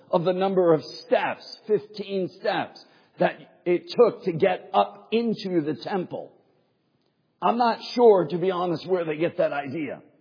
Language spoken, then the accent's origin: English; New York City, New York, United States; I'm from such and such in the Bronx.